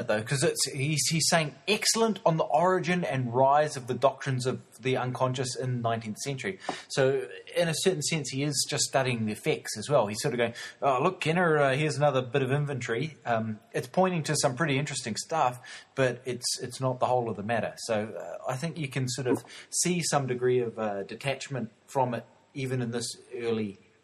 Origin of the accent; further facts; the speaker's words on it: New Zealand; sorry, being a New Zealander, you get to never speak these things